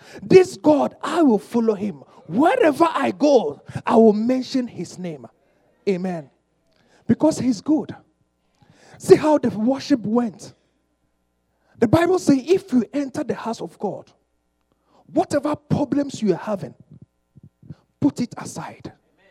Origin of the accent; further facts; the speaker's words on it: Ghana; English is a second language; moved away as an adult; now in Canada; as Pastor have said already. I'm from Ghana. Next month will be my 1 year exactly as I've been in Canada. Amen. I was born into a Christian family, a Bible-believing family